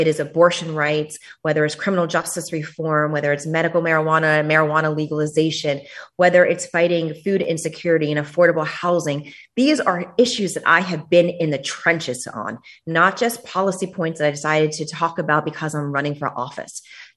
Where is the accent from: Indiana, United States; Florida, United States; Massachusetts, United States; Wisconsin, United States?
Florida, United States; Miami; Miami. So I went to Miami.